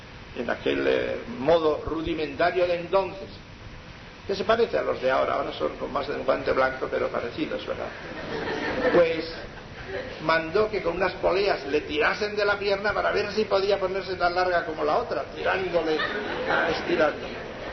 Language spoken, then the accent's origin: Spanish; Bergara, Basque Country, Spain; que por cierto era de Vergara, de mi pueblo, era de mi pueblo